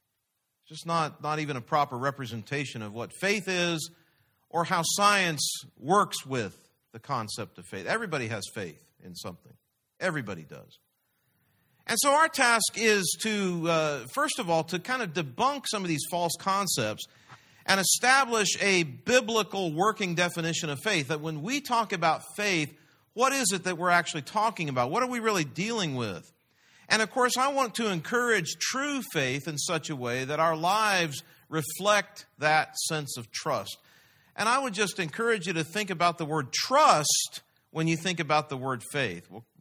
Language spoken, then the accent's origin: English; California, United States; And that wasn't so much me because I was from California, but it's a different story.